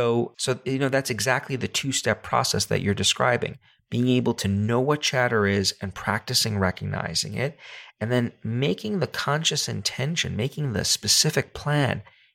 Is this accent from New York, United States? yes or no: yes; New York City, New York, United States; I'm a human being and I come from New York City.